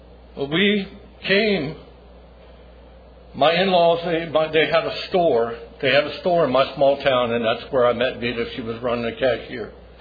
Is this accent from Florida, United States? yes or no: yes; Florida, United States; I was born and raised in Florida.